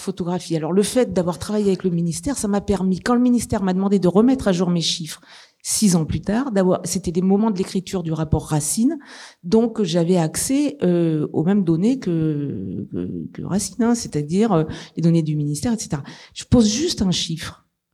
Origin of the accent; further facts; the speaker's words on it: Auvergne-Rhône-Alpes, France; C'est peut-être parce que je suis auvergnate